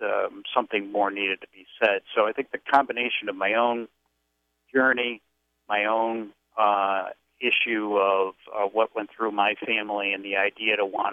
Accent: Chicago, Illinois, United States; I grew up in Chicago. I was born in 1955. I am a baby boomer.

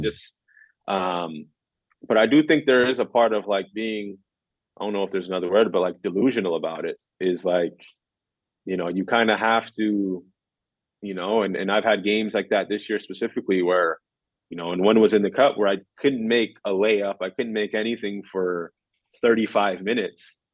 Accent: Toronto, Ontario, Canada; being that I'm from Toronto.

